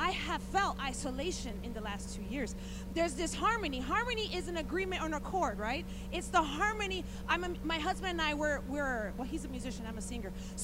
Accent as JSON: {"language": "English", "town": "Chicago", "region": "Illinois", "country": "United States", "said": "We come from Chicago. And in Chicago, you know, we clap back all the time."}